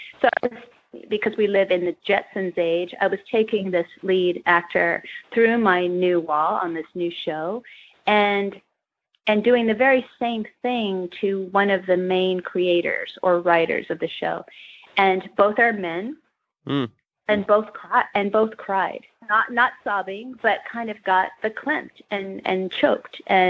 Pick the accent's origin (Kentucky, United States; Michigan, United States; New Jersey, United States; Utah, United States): Kentucky, United States; reminded me so much of growing up in Kentucky and seeing parts of Indiana across the bridge and a kind of drowned world of places that flood.